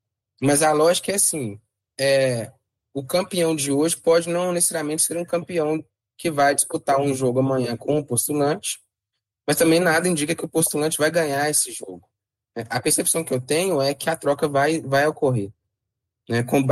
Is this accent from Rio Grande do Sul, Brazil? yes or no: no; Minas Gerais, Brazil; Como bom mineiro que eu sou, eu diria que a China está comendo pelas beiradas ainda.